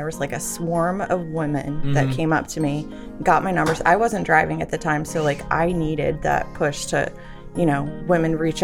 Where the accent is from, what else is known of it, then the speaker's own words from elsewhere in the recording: Pasadena, Maryland, United States; I'm from Pasadena, Maryland.